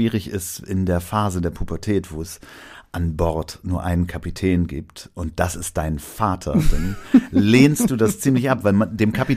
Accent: Hamburg, Germany; Ja, ich bin Hamburger. So richtig Hamburger Familie, also Vorfahren in Hamburg, Kapitänsfamilie sozusagen.

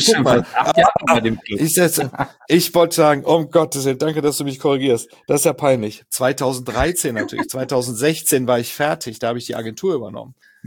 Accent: Düsseldorf, North Rhine-Westphalia, Germany; now in Bramsche, Germany; gebürtig aus dem Rheinland, komme aus Düsseldorf. Das hört man vielleicht manchmal an meinem Singsang.

